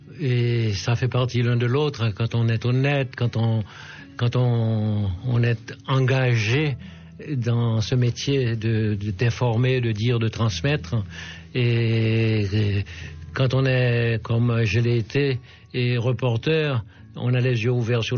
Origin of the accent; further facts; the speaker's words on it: Benet, Sud-Est, Haiti; je suis né en Haïti, dans un petit village qui s'appelle Benet, et non loin de Jacmel. Et j'ai grandi